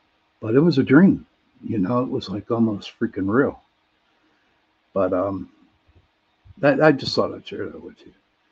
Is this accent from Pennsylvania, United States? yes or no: yes; Pittsburgh, Pennsylvania, United States; I'm from Pittsburgh.